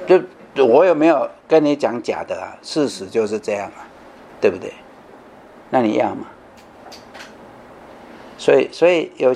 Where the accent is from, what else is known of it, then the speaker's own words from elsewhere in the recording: China; 圣经的忠心跟这一个我们中国人的忠心不太一样。我们中国人的忠心是尽本分